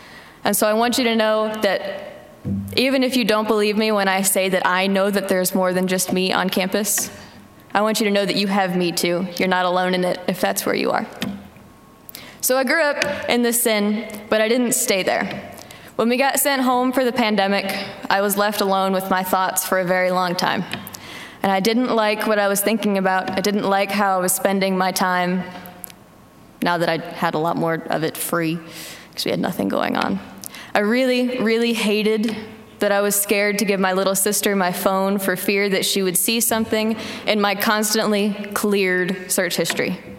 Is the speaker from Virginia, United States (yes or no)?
no; Florida, United States; So I grew up in Florida. I grew up in church. My grandpa's a pastor.